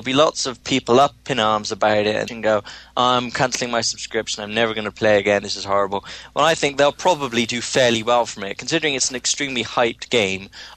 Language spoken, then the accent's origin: English; United Kingdom; And as a British person, I am obligated to hate you.